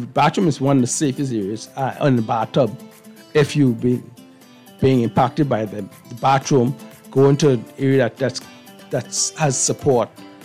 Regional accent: Bahamas; now in New Providence, Bahamas; When I first came to New Providence from my hometown, Sora Andres, there's places that never flooded before.

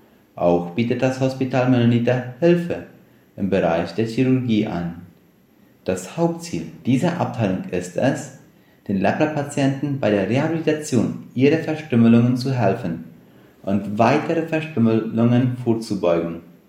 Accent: Friesland, San Pedro, Paraguay; also born or lived in Neuland; Ich bin in der Kolonie Neuland geboren und den größten Teil meiner Kindheit und Jugendzeit habe ich in Friesland erlebt.

